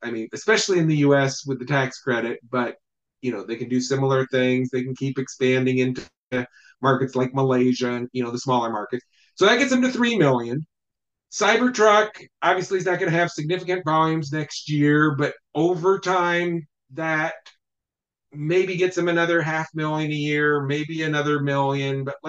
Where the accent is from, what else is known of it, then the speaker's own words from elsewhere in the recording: Iowa, United States; I grew up in Iowa. I know the culture of those people